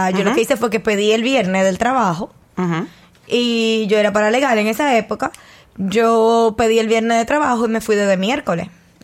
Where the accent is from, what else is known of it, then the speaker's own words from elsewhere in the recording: United States; Él mangó su visa, yo soy americana, él no es nada.